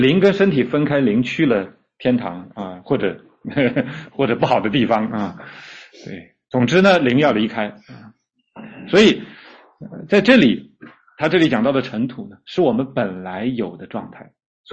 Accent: China; 我们中国人都知道叫入土为安嘛

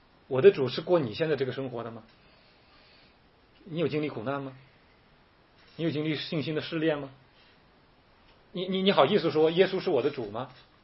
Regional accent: China; 我们想一想，我们中国人的福音哪里来的？

